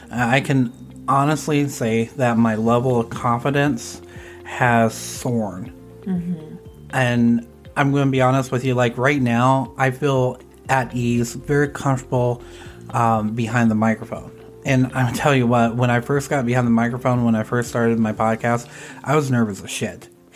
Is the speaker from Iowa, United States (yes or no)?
yes; Iowa, United States; you guys know that I'm from Iowa and …'s from Kentucky.